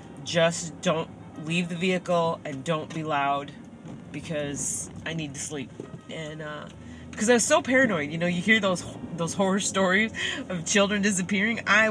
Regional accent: Chicago, Illinois, United States; from Georgia, from Tifton, Georgia, all the way back to the Chi. And to my hometown.

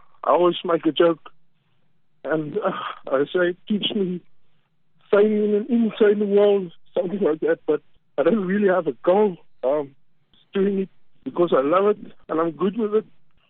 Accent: South Africa; Being a South African as well, I am.

